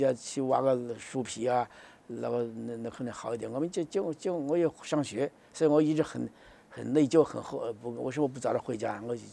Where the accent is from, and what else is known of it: China